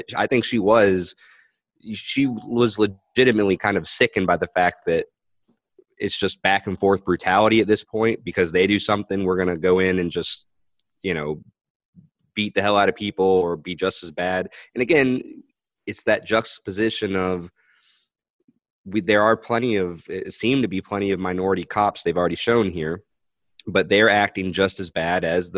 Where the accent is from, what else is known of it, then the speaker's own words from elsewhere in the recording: Saint Petersburg, Russia; But I grew up in Leningrad.